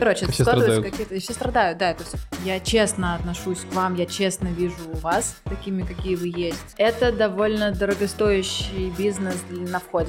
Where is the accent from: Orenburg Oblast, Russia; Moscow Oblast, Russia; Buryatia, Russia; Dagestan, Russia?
Moscow Oblast, Russia; Я родилась в Подмосковье. Выросла в небольшом городе. Потом после окончания школы переехала в Москву. И всю большую часть осознанной жизни жила в Москве